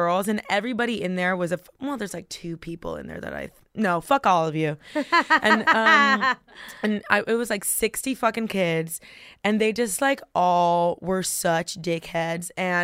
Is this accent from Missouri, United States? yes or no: no; Miami, Florida, United States; I was born and raised in Miami.